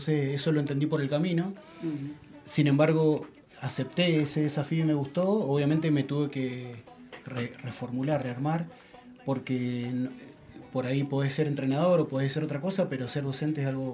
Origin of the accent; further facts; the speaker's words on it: San Martín, Mendoza, Argentina; Yo no soy oriundo de acá, soy de San Martín, de acá de Mendoza